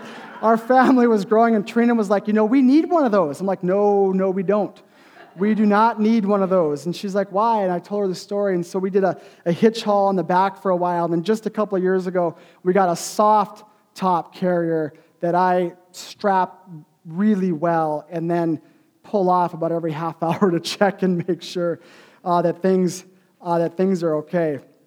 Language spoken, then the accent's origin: English; Fargo, North Dakota, United States; I grew up in Fargo, North Dakota.